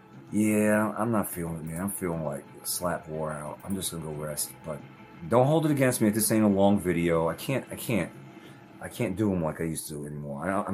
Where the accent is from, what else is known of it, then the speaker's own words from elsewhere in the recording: Brooklyn, New York, United States; I also remember growing up in Brooklyn, first 11 years of my life